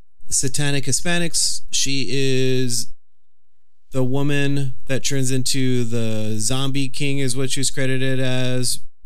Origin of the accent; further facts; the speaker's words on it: Texas, United States; I grew up in Texas where I had to take care of myself at 7 years old. I'm just kidding.